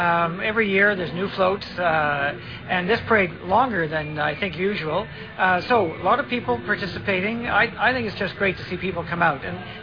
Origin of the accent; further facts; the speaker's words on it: Canada; And when I tell them that I came from Canada